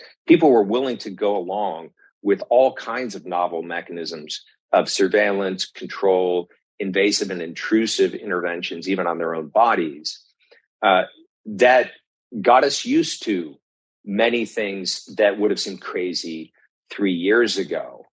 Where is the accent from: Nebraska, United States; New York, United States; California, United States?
California, United States; My home state of California is still operating under a state of emergency